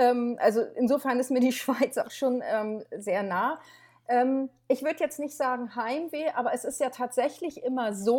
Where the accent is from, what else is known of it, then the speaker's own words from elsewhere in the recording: Eckernförde, Schleswig-Holstein, Germany; also born or lived in Kiel; Ich bin totales Nordlicht. Geboren bin ich in Eckernförde an der Ostsee.